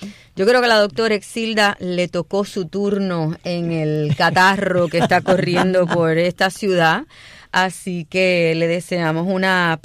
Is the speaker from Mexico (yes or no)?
no; Puerto Rico; yo no soy cubana, yo soy puertorriqueña, pero yo veía también a mi país en lo que tú estabas contando.